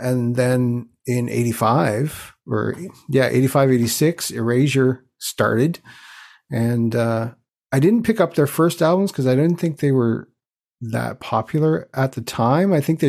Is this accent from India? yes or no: no; Newfoundland and Labrador, Canada; I mean, I'm living in Newfoundland. I'm a Newfoundlander.